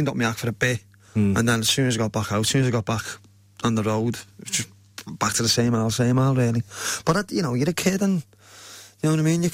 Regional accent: Liverpool, North West England, United Kingdom; now in St Helens, United Kingdom; Heighton.

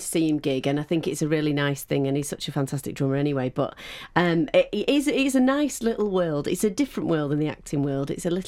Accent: Manchester, North West England, United Kingdom; now in Stockport, United Kingdom; I'm originally from Manchester, but I live in Stockport. And I live in London and Stockport.

